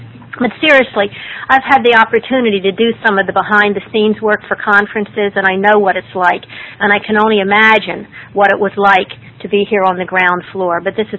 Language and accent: English; Pennsylvania, United States; born there; I have sisters that are Terry Ann and Mary Sue, and I was born in Pennsylvania.